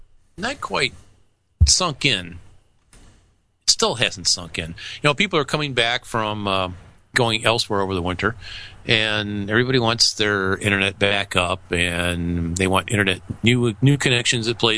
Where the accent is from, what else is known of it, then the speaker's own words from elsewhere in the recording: Woodstock, Illinois, United States; MacStock is in Woodstock, Illinois. Mm-hmm. It's my hometown.